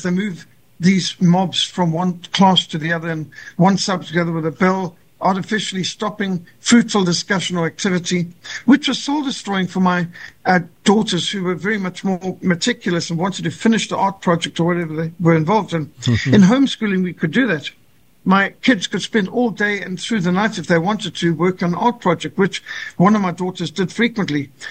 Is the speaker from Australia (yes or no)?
no; Zimbabwe; I grew up in Rhodesia, what today is communist Zimbabwe. And Rhodesia was a paradise back in the 70s as I was growing up there.